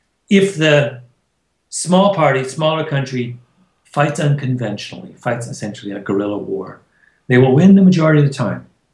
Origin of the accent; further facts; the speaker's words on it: Canada; And I say that as a Canadian, so I'm biased in this matter.